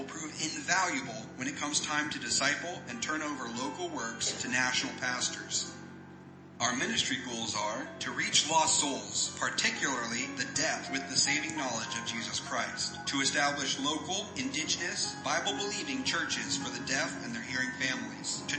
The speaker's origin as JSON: {"language": "English", "town": "Williamsport", "region": "Pennsylvania", "country": "United States", "tie": "born or raised there", "said": "I was born and raised in Williamsport, Pennsylvania."}